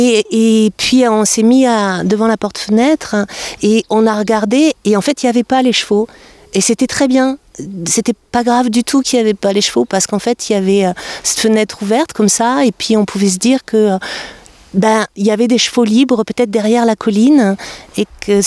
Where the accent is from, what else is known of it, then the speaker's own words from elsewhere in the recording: Toulouse, Occitanie, France; je viens de Toulouse, j'ai 58 ans